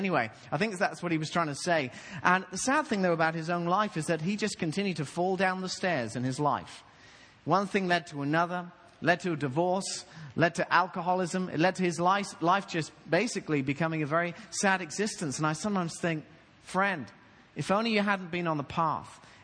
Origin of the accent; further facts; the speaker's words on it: United Kingdom; now in Atlanta, United States; our garden in Atlanta, actually, everyone calls it a yard, but we still call it a garden because we're British.